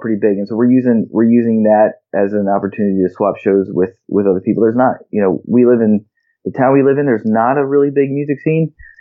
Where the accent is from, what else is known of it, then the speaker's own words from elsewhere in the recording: Maryland, United States; I grew up in Maryland, so a lot of people that was a big vacation destination was Ocean City.